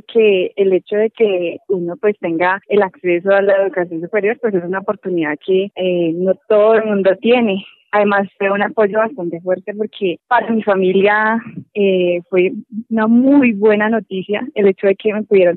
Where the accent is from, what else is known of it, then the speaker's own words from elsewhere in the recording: Miraflores, Boyacá, Colombia; Pamplona queda alrededor de unas 13, 14 horas de Miraflores, que es de donde yo soy